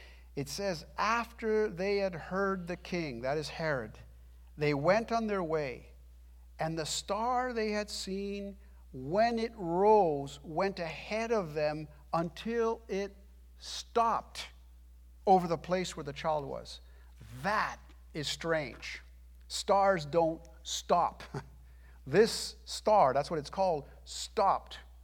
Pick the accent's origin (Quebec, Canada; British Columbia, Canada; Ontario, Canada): Quebec, Canada; Laval; And we grew up in Laval.